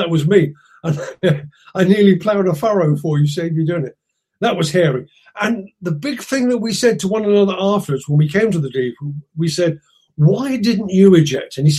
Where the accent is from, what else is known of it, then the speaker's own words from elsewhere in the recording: United Kingdom; We're British. We want Concorde without the E.